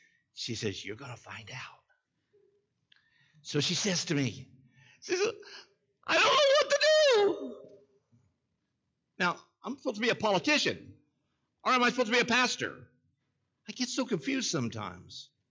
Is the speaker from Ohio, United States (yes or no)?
no; Oklahoma, United States; born there; Now, I was born in Oklahoma, so be cool.